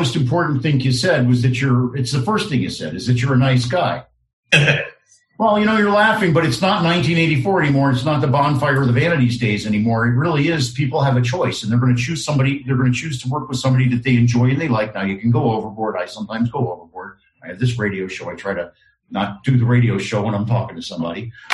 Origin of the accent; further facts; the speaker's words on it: Englewood Cliffs, New Jersey, United States; now in Miami, United States; all looking to move in the pipeline from the Northeast to Miami again, which is where I came from. I came from Englewood Cliffs, New Jersey, for crying out loud.